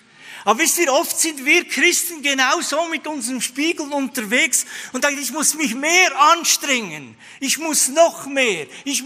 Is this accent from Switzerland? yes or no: yes; Sternenberg, Zurich, Switzerland; ich bin aufgewachsen in Sternenberg. Das ist so eine Berggemeinde im Kanton Zürich.